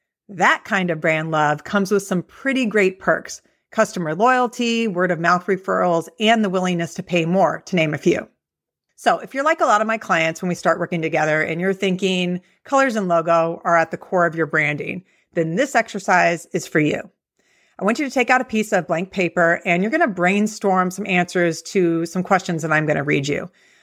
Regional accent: Lincoln, Nebraska, United States; like it would be in my hometown of Lincoln, Nebraska

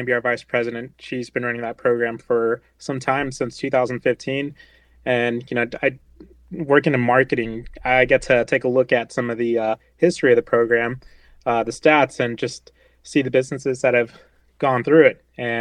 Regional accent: Winston-Salem, North Carolina, United States; So after school, I actually moved to Winston-Salem. I grew up in Winston

